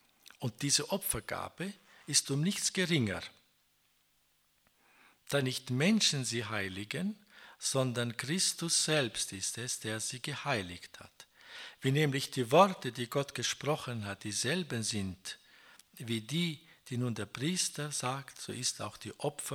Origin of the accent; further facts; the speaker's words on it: Kazakhstan; auch bei uns in Kasachstan.